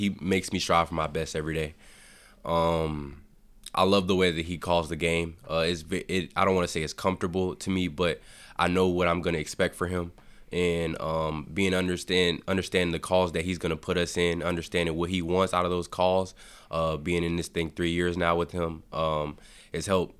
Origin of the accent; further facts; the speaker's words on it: Murfreesboro, Tennessee, United States; also born or lived in Louisiana; Originally, I was born in Louisiana, but I grew up and was raised in Murfreesboro, Tennessee.